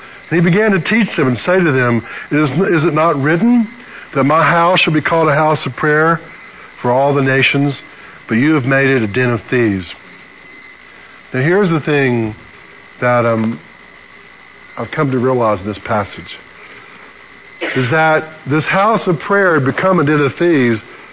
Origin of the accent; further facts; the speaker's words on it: Birmingham, Alabama, United States; also born or lived in Selma; Well, you know, I'm from Selma. But I was born and lived most of my life in Birmingham.